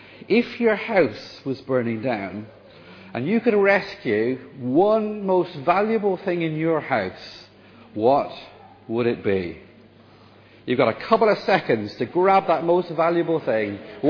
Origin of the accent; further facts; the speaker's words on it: Ireland; I always get it the wrong way around because I'm Irish